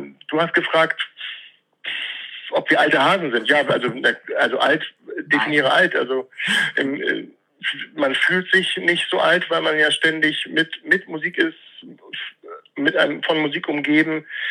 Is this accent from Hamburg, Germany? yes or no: yes; Hamburg, Germany; born there; Ich bin in Bergedorf geboren.